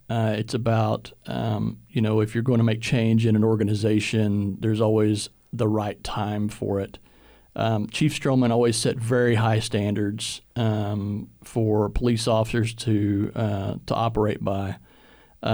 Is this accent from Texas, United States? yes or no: yes; Bryan-College Station, Texas, United States; now in Waco, United States; We knew a little bit about Waco growing up in the Bryan-College Station area. And so when Waco offered me a job, we came here and been here ever since, grown to love it.